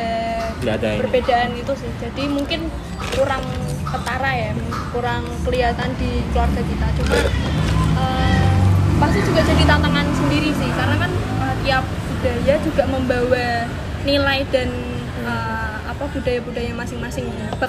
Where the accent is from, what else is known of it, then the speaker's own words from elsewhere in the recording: Java, Indonesia; karena kan aku Jawa, dia kan Bali.